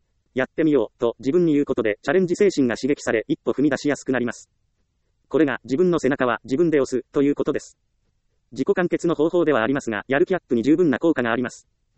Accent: Ehime, Japan; 私は愛媛県の田舎出身です。自宅周辺には田んぼがあるので、カエルやオタマジャクシはもちろん、バッタやコオロギも平気です。子供の頃は虫と暮らしているような状態で育ちました。

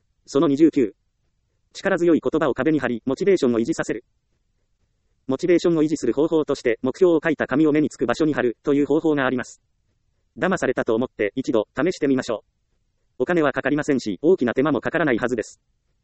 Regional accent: Ehime, Japan; 私の実家は愛媛県の田舎町です。家は川や畑に囲まれ

